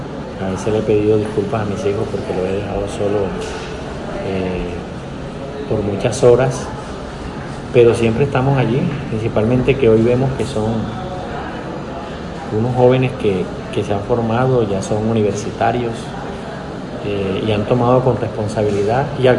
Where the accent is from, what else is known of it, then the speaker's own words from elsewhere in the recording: Fundación, Magdalena, Colombia; moved away; el día que yo me vine del municipio de Fundación, se me vino el mundo encima